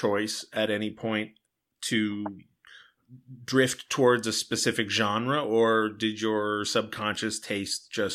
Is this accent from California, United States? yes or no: yes; Thousand Oaks, California, United States; And I mean, growing up in Thousand Oaks, one of the things I like about California